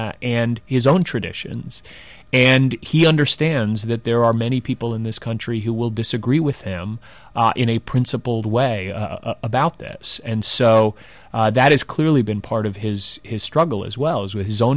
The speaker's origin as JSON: {"language": "English", "town": "New York City", "region": "New York", "country": "United States", "tie": "born or raised there", "said": "particularly growing up in New York City, have seen such a tradition there of a strong commitment to equality"}